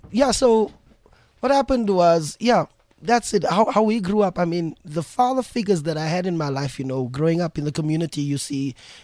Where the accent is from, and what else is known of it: Eldorado Park, Gauteng, South Africa; born or raised there; also born or lived in Kliptown